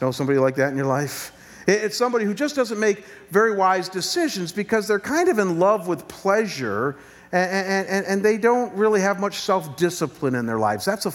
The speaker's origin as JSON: {"language": "English", "region": "Midwest", "country": "United States", "said": "You guys know I come from the Midwest."}